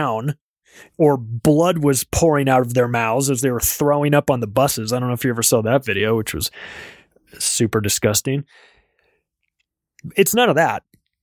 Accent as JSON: {"language": "English", "country": "United States", "said": "I'm an American."}